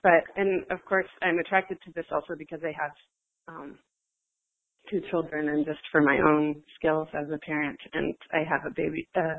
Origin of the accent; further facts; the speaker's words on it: New York, United States; Hi. I'm from New York. Hello.